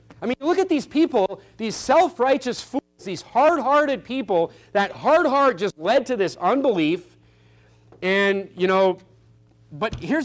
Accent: United States; You know, as an American, you need to kind of understand this, okay?

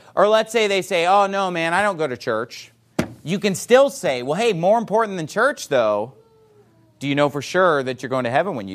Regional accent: California, United States; I'm from California, you know, the West

